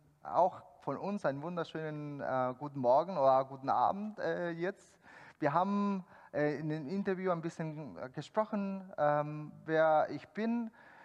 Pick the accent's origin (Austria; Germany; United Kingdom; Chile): Chile; Und ich komme ursprünglich aus Chile.